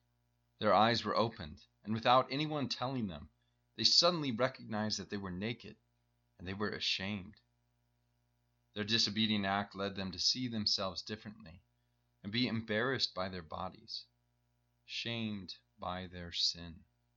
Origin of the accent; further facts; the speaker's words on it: Iowa, United States; most of the people in these two countries look very different than my neighbors did growing up in Iowa. I come from one of the whitest states in America